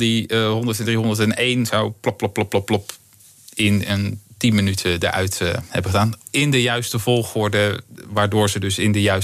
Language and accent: Dutch; Delft, South Holland, Netherlands; Ja, ik kom uit Delft, hè, dus een beetje promoten.